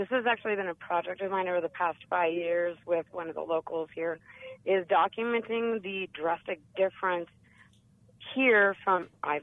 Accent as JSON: {"language": "English", "town": "Carbondale", "country": "United States", "said": "actually, dear, I'm from Carbondale."}